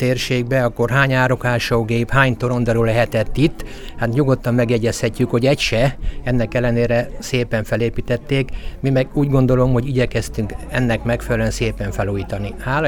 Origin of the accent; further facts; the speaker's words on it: Ricse, Borsod-Abaúj-Zemplén, Hungary; born there; hogy itt a térségben sokat jártam a templom előtt, Ricsén születtem, úgyhogy sokat jártam itt el.